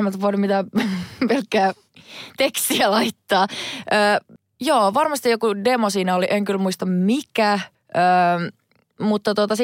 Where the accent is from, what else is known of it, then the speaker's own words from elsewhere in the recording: Laihia, Ostrobothnia, Finland; also born or lived in Vaasa; Minä olen syntynyt Vaasassa, eli siinä vieressä, mutta niin. Mä sanon aina, että mä oon Laihialta, koska siellä mä oon käynyt peruskoulun ja muutenkin koen vaan olevani sieltä. Semmoinen pienen kylän tyttö.